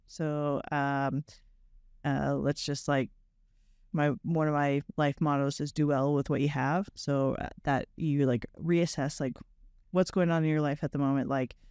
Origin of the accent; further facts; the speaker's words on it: Alberta, Canada; I'm from a really small little town in Alberta. Just a prairie town. You know, a lot of farming. I grew up doing like all the sports